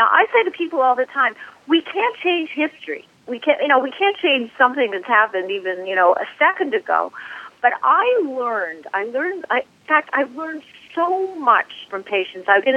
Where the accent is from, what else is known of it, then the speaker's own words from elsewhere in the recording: Canada; and of course I'm Canadian, so we never worried about any of those things in Canada because of universal health insurance